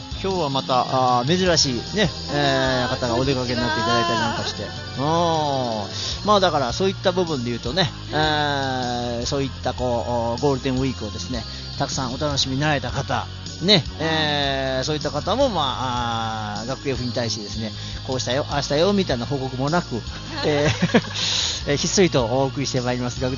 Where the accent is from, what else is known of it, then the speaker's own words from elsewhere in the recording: Mie, Japan; 私三重県だから。